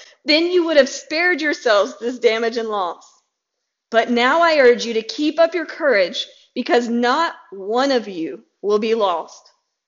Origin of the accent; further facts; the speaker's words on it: United States; And so I know I personally put too much faith in the fact that I'm an American.